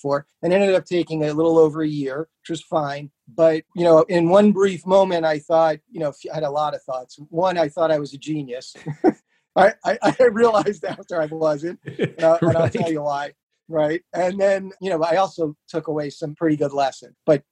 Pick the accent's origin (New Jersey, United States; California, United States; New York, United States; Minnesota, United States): New Jersey, United States; I grew up in New Jersey